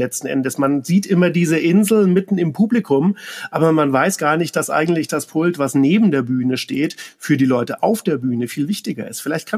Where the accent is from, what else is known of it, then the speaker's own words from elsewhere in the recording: Nuremberg, Bavaria, Germany; Ich komme ja auch aus Nürnberg.